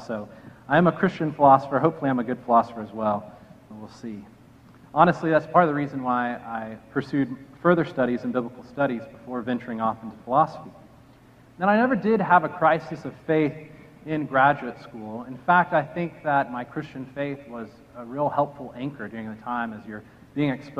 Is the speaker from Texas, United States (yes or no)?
yes; Texas, United States; I grew up in South Texas, and there were some more aggressive bees migrating up from Mexico